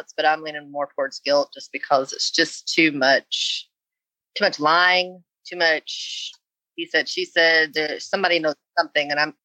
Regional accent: Pearland, Texas, United States; from Pearland, Texas.

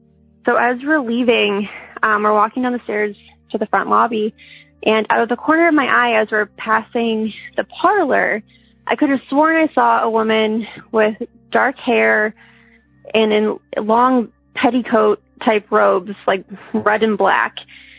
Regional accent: Chicago, Illinois, United States; I'm from Chicago originally, so my boyfriend wanted to take me somewhere where the leaves changed because he knew I missed fall.

